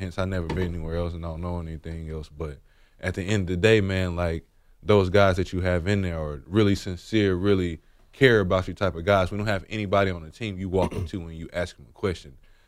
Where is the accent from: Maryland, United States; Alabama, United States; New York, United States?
Alabama, United States; I grew up in Alabama, so NFL football was, you know, I didn't watch it growing